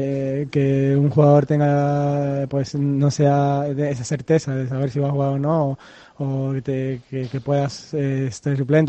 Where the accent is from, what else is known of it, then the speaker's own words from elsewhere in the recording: Santa Cruz de Tenerife, Canary Islands, Spain; Los dos somos chicharreros